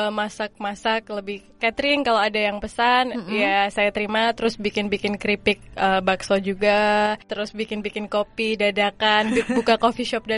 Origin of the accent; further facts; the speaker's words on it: Kroya, Central Java, Indonesia; moved away as an adult; also born or lived in Yogyakarta; now in Jakarta, Indonesia; dari dulu tinggal di sana. Ke Jogja cuma untuk kuliah, terus ke Jakarta karena dulu suami kerja buat salah satu koran di Jakarta, terus pindah ke Jakarta dan pindah ke sini.